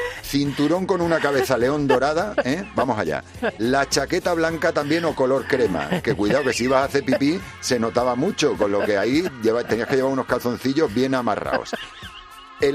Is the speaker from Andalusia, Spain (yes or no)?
no; Puertollano, Castilla-La Mancha, Spain; Yo soy de Puerto Llano y en todas las ferias de Castilla-La Mancha